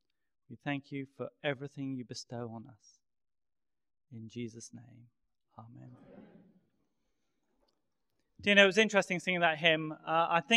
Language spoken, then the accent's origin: English; England, United Kingdom; now in United States; Just as an Englishman, incidentally, we don't do this in England. I just moved to America. I moved to Hartford Seminary